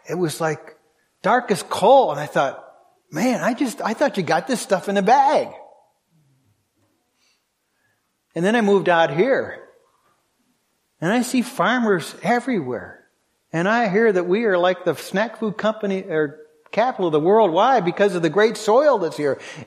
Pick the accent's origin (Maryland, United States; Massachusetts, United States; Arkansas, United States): Massachusetts, United States; I grew up near Cape Cod. You know what the soil was like there?